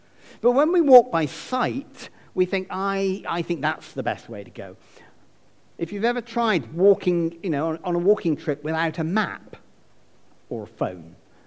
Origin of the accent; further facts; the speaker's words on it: United Kingdom; And I think being British, most of us wouldn't want to go too far down any end